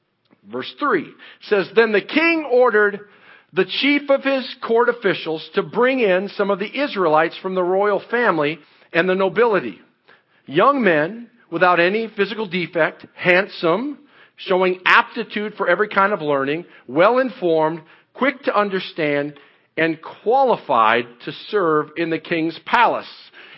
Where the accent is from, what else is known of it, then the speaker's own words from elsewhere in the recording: United States; born there; I know I was born in America. I'm an American, red-blooded.